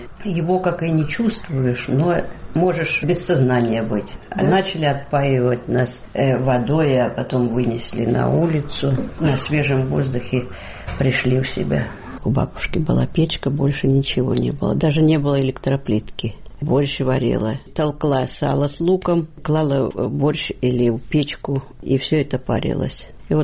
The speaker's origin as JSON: {"language": "Russian", "town": "Milenino", "region": "Kursk Oblast", "country": "Russia", "tie": "born there", "said": "Я родилась в Курской области Фатежского района, село Миленино."}